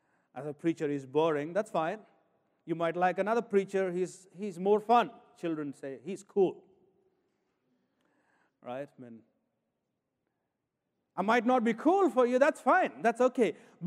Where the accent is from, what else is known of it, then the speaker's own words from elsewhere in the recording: India; I cannot find out being an Indian.